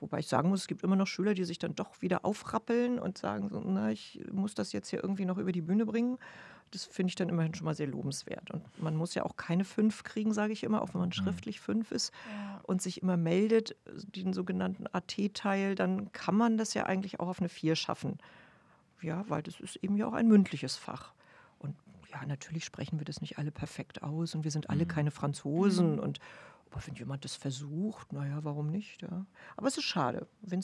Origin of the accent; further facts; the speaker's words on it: Schleswig-Holstein, Germany; Ich bin irgendwie mehr so ein Landtyp, okay. Irgendwie so ein Nordtyp auch irgendwo. Ich komme ja selbst aus Schleswig-Holstein. Ich brauche mal irgendwas mit Meer.